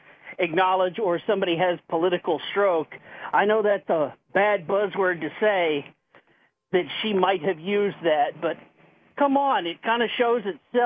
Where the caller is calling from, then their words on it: Arkansas, United States; from Arkansas.